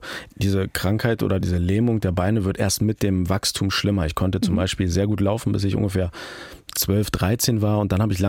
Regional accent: Turkey; Schweizer Taschenmesser der Minderheiten als Türke und Rollstuhlfahrer hat man natürlich da auch

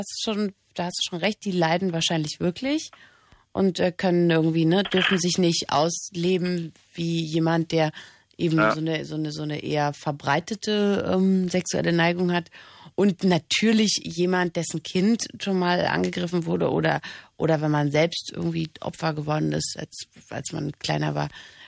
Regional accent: Saxony, Germany; accent: Saxon; ich komme doch aus Sachsen.

